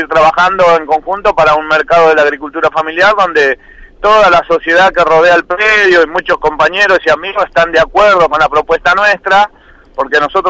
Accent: Buenos Aires Province, Argentina; Yo me crié acá en el Parque Pereira

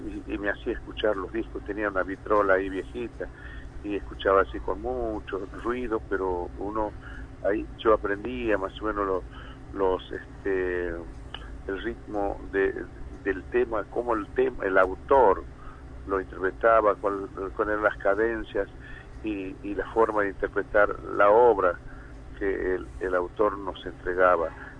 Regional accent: Jujuy, Argentina; ahí a los que somos del norte argentino, sobre todo somos de Jujuy

